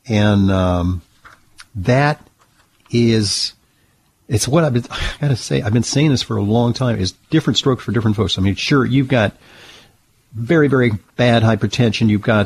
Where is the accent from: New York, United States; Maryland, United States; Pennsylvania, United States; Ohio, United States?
New York, United States; here in my hometown of New York